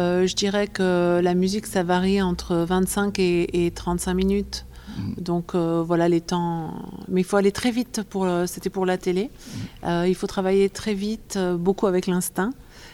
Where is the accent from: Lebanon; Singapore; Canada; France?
France; Port-de-Bouc, Provence-Alpes-Côte d'Azur; Moi, j'ai passé mon enfance à Port de Bouc. C'est une petite ville au bord de la mer.